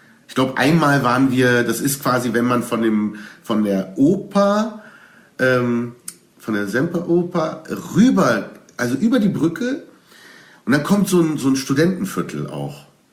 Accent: Berlin, Germany; natürlich ich als Berliner habe da natürlich einen besonderen Bezug dazu

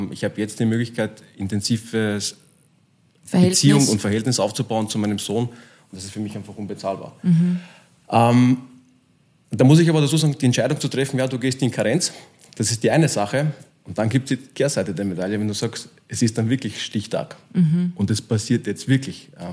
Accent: Graz, Styria, Austria; ich bin ja Grazer

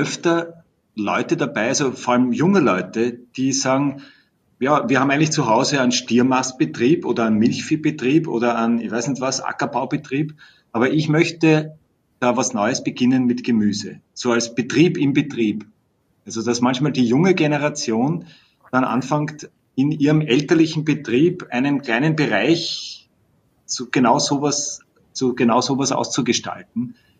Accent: Austria; Da gibt es das ländliche Fortbildungsinstitut bei uns in Österreich

